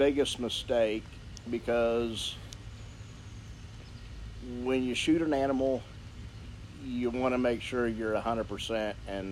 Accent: Indiana, United States; No, we're from Indiana.

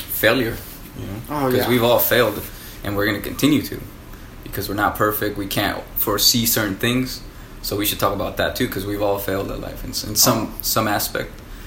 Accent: Mexico; So I come from Mexico, but now I'm so lucky that I get to see a bigger vision for

